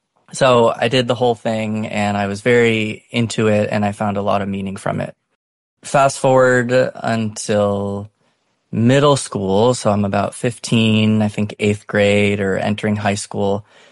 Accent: San Diego, California, United States; I was born and raised in San Diego.

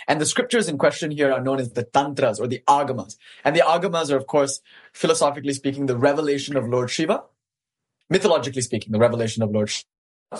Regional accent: Kuala Lumpur, Malaysia; Yes, I was born in Kuala Lumpur, Malaysia.

